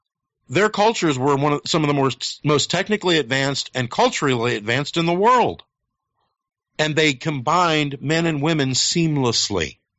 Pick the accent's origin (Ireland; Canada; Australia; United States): Ireland; I am Irish, but I'm also a Druid.